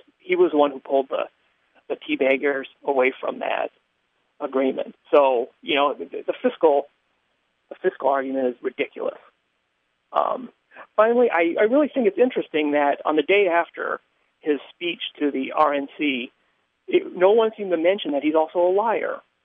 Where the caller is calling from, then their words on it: Chicago, Illinois, United States; I'm calling from Chicago, Illinois.